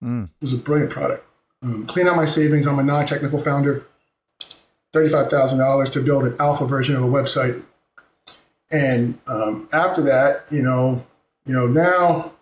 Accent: Brooklyn, New York, United States; I'm from New York, from Brooklyn. I was living in Northeast Wisconsin, a small town called Neenah

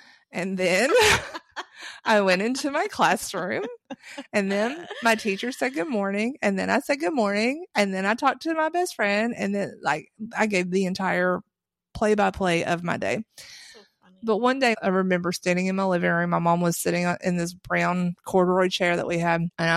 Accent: Harlan, Kentucky, United States; And the reason also on this subject, my dad was born and raised in Harlan, Kentucky. Mm-hmm. And so was I, born and raised in Harlan, Kentucky.

